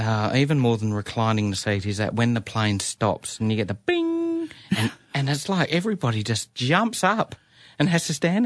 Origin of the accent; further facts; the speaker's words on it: Narrogin, Western Australia, Australia; I grew up in Narrogin.